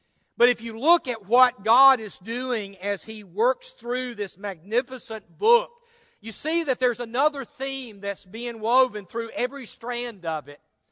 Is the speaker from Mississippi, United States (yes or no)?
yes; Mississippi, United States; I know that when I was a teenager growing up in North Mississippi, basically Acts 2:38 was this.